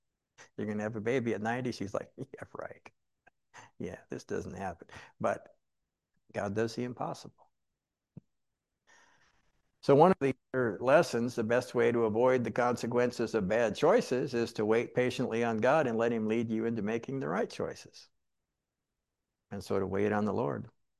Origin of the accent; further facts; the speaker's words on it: Boise, Idaho, United States; born there; mom went to a different high school after I was born in Boise there